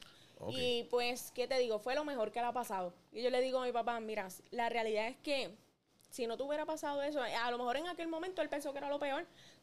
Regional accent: Ponce, Puerto Rico; born there; now in Lajas, Puerto Rico; actualmente resido en Laja, pero nací en Ponce.

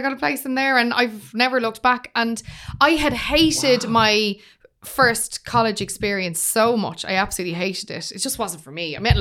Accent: Finglas East, Leinster, Ireland; when you're from a working class background, which I'm from, you know, we're from Finglas East, and we didn't know anyone in radio.

